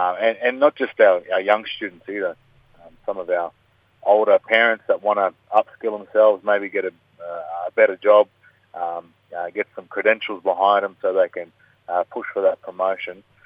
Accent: Townsville, Queensland, Australia; also born or lived in Yam Island; now in Minden, Australia; We're a Cool Cut Gold mob. So, yeah, that's where I'm from. Grew up in Townsville

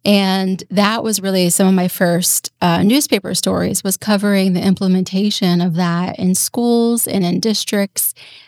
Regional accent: New Jersey, United States; now in Gainesville, United States; I call Gainesville home right now, and I am a Florida transplant like many Floridians. I'm from New Jersey. I grew up on the Jersey Shore, and I am a first-generation student.

